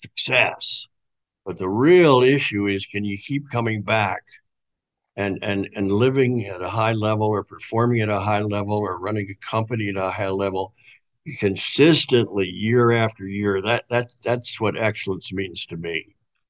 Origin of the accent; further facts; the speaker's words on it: Wilmington, Delaware, United States; moved away as an adult; I left Wilmington, Delaware, my hometown, went to Wake Forest University.